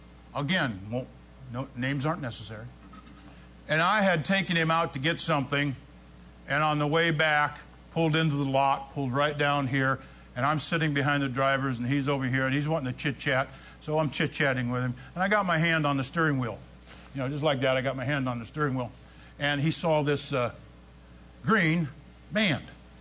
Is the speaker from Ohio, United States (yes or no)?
yes; Ohio, United States; And I don't think it was just an Ohio thing. I was a kid growing up in Ohio. I don't think it was just an Ohio thing.